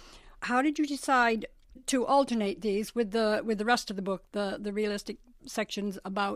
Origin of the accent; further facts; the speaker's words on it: East of England, United Kingdom; and I'm from Essex.